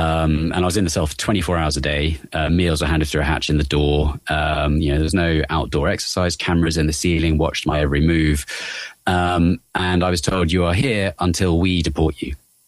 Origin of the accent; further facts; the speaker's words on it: United Kingdom; being very British and embarrassed to cry